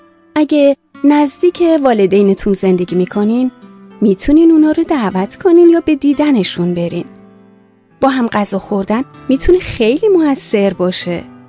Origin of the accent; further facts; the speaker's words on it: Iran; من در ایران بزرگ شدم.